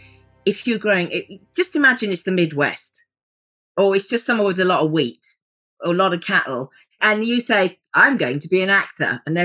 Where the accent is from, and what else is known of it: South West England, United Kingdom; born or raised there